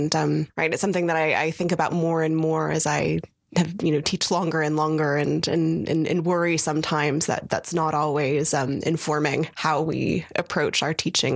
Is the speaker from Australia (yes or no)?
no; United States; so fortunate to have growing up in the United States was a profound sense of, you know, how lucky I was to be where I was